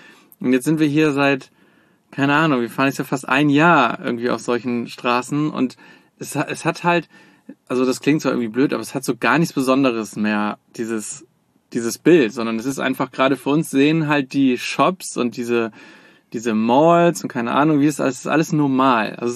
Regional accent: Canada; wir sind Kanadier, wir sind anders.

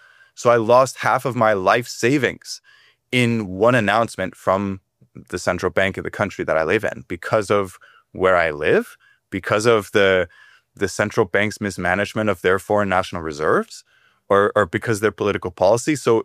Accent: United States; I'm American, so I get to say that.

